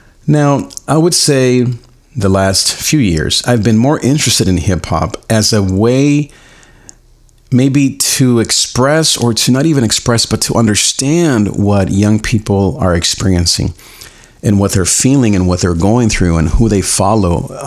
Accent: Long Beach, California, United States; I grew up in Long Beach, California. I grew up in the on the wrong part of town, you could say.

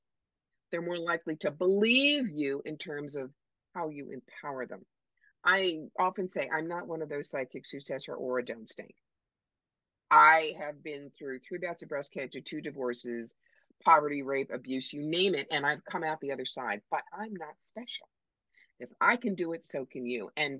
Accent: New York, United States; I'm sorry. I'm from New York. I want to vomit.

